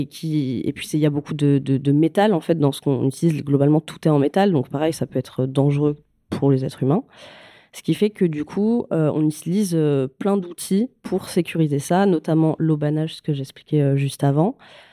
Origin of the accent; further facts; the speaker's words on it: Lyon, Auvergne-Rhône-Alpes, France; moi, je viens de Lyon